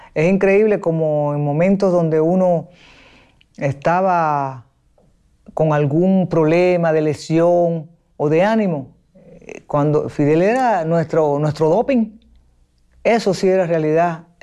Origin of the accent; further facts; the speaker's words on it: Baracoa, Guantánamo, Cuba; yo soy de un lugar muy, muy lejano de aquí respecto a la capital. Yo soy de Baracoa, Guantánamo. Es un lugar muy apartado.